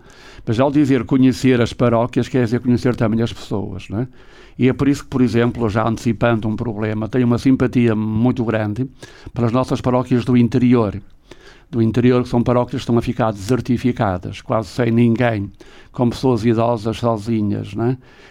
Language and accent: Portuguese; Braga, Portugal; also born or lived in Famalicão; Eu gosto de dizer que sou bracarense, né? Nasci em Famalicão e não renuncio às minhas origens, né? O que é certo é que desde os 11 anos eu passei-os em Braga, não é? 12 no seminário, depois estive um como coadjutor de São Vítor, 3 em Roma e depois o resto sempre em Braga.